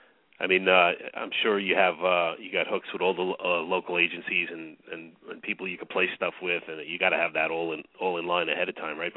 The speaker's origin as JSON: {"language": "English", "town": "New York City", "region": "New York", "country": "United States", "tie": "born or raised there", "said": "I grew up in the New York City area, and I do remember seeing them in the pet shops in the city."}